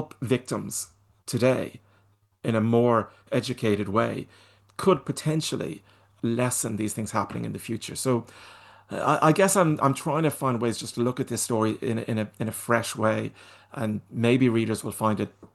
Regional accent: Ireland; I mean, that's Welsh. I'm Irish.

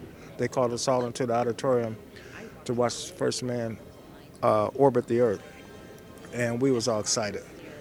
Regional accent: Reynoldsburg, Ohio, United States; I'm from Reynoldsburg, Ohio.

